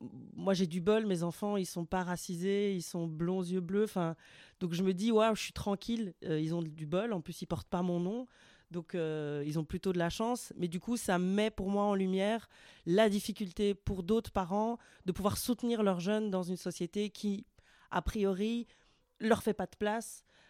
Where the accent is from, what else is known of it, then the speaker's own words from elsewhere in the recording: Anderlecht, Brussels, Belgium; Moi, j'ai grandi à Anderlecht. Je suis partie d'Anderlecht comme un mode d'ascension sociale.